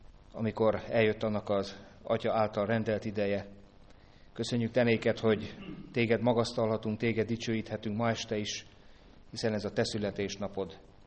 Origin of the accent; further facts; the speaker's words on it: Tápiószele, Pest, Hungary; Tápió Szelin, ahol felnőttem